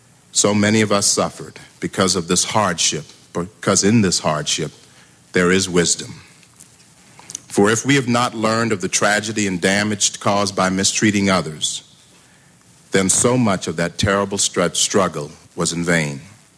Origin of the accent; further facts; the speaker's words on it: the South, United States; Growing up in the South, we were never far removed from prevailing prejudices.